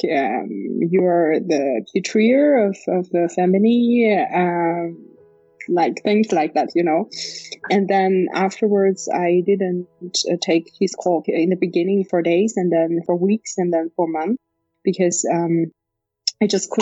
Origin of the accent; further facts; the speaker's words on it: Tibet, China; English is a second language; I'm from Tibet.